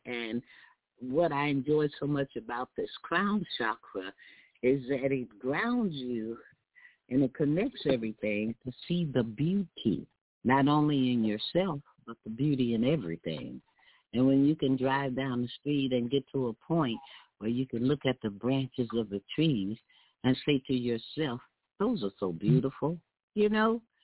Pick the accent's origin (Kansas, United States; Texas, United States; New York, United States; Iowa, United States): Texas, United States; growing up in Texas, and my grandmother was so upset with me